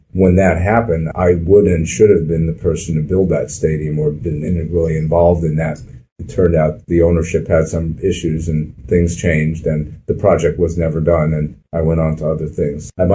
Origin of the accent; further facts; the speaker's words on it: New York City, New York, United States; I was a rabid 49er fan growing up in New York City.